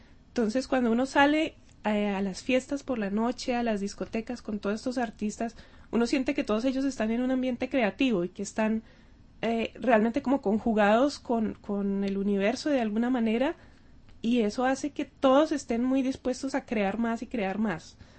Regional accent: Colombia; born there; now in Czech Republic; Sí, yo nací en Colombia, mi madre es checa, mi padre es colombiano y, bueno, también soy checa debido a la nacionalidad de mi madre. Pero a veces estoy en Colombia y a veces estoy aquí en la República Checa.

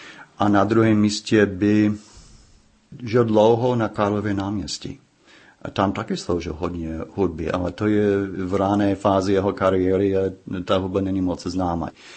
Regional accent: United States; now in Czechia; mě jako Američan žijící v Čechách

